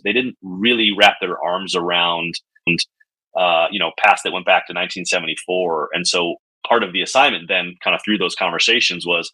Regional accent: West Virginia, United States; We grew up in West Virginia.

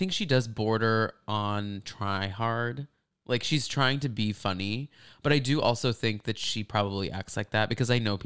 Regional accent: Texas, United States; Growing up in Texas, like the Staten Island, Long Island, New York accent is so like hot

